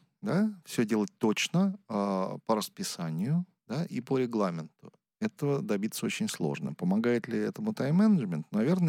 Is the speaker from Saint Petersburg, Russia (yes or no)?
no; Moscow, Russia; Я вот москвич коренной.